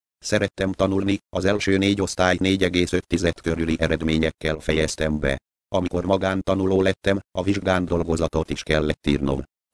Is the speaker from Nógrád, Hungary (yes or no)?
no; Kondoros, Békés, Hungary; moved away as an adult; now in Budapest, Hungary; 28 éves. 18 éves korom óta élek Budapesten, de vidéken születtem, és Békés megyében, Kondoroson laktam. Szüleim és testvéreim most is ott élnek.